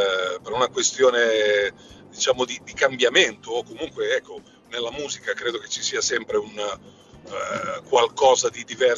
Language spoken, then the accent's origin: Italian; Sicily, Italy; Io poi in Sicilia devo dire che vengo sempre con grande, grande piacere, perché è la mia terra e la amo tanto